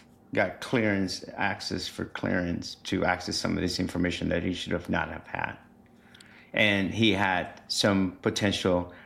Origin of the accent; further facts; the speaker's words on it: San Francisco, California, United States; I'm from Bay Area. I grew up in San Francisco, right?